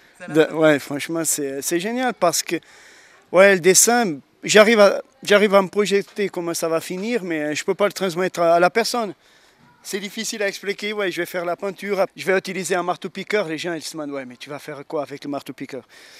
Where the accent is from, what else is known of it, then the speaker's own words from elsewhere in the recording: Portugal; French is a second language; je suis ici, je suis un immigrant, je suis portugais.